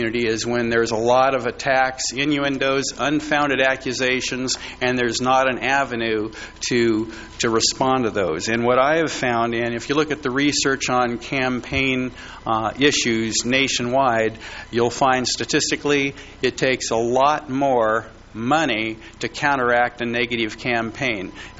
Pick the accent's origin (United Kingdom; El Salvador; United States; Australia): United States; Atascadero, California; being someone born and raised in Atascadero